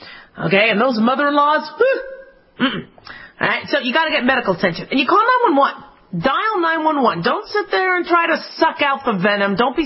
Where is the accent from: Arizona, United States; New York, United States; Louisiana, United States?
Arizona, United States; Phoenix; as a kid, I grew up in Phoenix, Arizona, so rattlesnakes were all over the place.